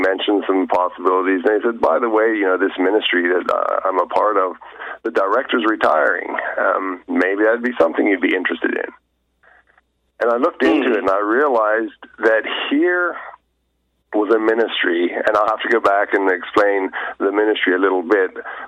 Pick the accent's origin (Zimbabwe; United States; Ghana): Zimbabwe; born there; my parents were missionaries in Africa. I was born in Zimbabwe, Africa. Grew up in a Christian home.